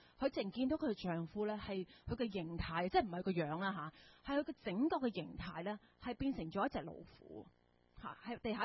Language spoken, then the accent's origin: Cantonese; Hong Kong; 我哋作為一個香港人好似有時難啲去理解